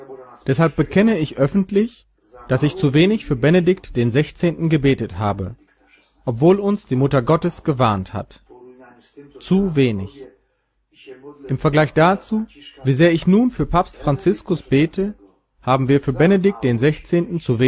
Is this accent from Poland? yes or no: yes; Poland; German is a second language; Wundert euch daher nicht, dass ich mich als Pole davon sehr betroffen fühle.